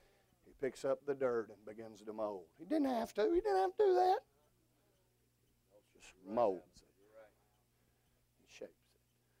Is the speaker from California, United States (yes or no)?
no; Mississippi, United States; I told you Tuesday morning, I'm from Mississippi. We have our own language.